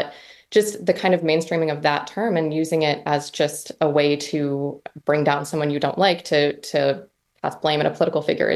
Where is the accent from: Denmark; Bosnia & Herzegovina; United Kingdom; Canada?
Canada; moved away as an adult; now in United States; I grew up in Canada. Went to school for journalism at Carleton in Ottawa